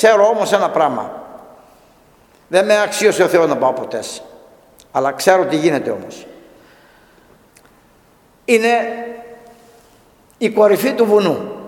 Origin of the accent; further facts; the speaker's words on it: North Aegean, Greece; Εγώ είμαι από Τυχείο, είμαι Χιώτης, από τα βορειόχωρα μάλλον.